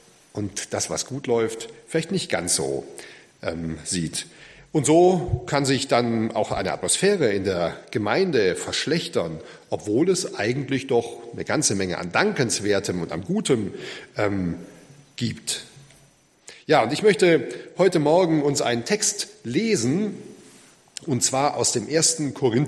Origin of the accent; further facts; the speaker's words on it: Borken, North Rhine-Westphalia, Germany; ich bin aus Borken, aus der evangelisch-freikirchlichen Gemeinde dort.